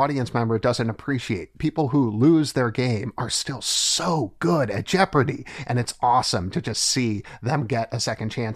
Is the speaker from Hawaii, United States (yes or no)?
no; Ohio, United States; now in New Haven, United States; I've been proud to represent my home state and then also my adopted state.